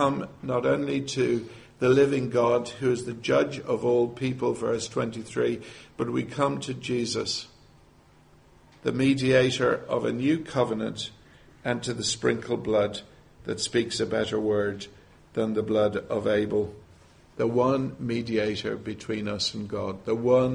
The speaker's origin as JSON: {"language": "English", "town": "Dublin", "region": "Leinster", "country": "Ireland", "also_born_or_lived": "London", "said": "But the city I came from Dublin, was much, much, much smaller, only just over a million."}